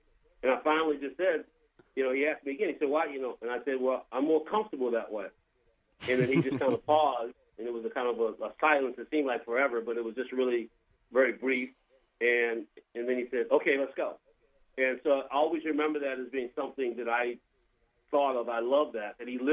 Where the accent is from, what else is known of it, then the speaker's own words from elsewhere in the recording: Virginia, United States; And that's for me going back to my home state and, you know, recruited by them.